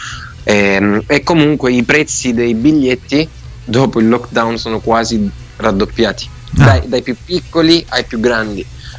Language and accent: Italian; Apulia, Italy; siamo due italiani, io ed Erika, io sono del Salento